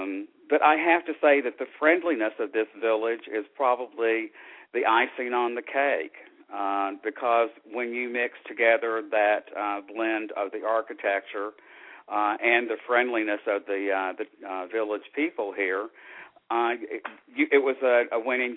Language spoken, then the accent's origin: English; Dallas, Texas, United States; I mean, you can't tell that I'm from the South. I'm from Dallas, Texas. And I had lived on the West Coast for 15 years.